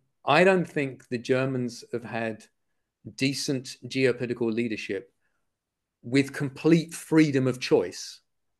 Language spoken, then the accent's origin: English; United States; Now, even as an American, and I don't mean that in any pejorative sense